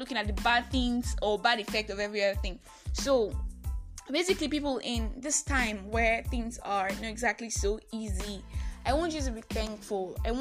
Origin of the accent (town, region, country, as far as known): Nigeria